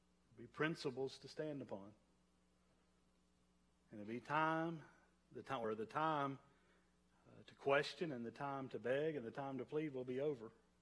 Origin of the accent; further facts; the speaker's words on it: the South, United States; I grew up in the South. Never been to a funeral where somebody went to hell.